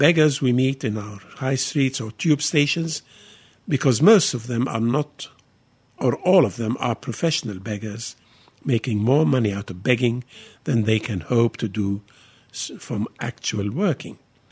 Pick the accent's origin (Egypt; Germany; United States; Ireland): Egypt; English is a second language; moved away; When I was growing up in Egypt, some of my teachers at my school and some of my professors at university were British.